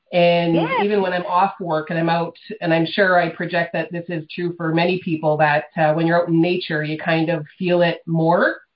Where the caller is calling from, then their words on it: Sault Ste. Marie, Ontario, Canada; I'm calling from Sault Ste. Marie, Ontario.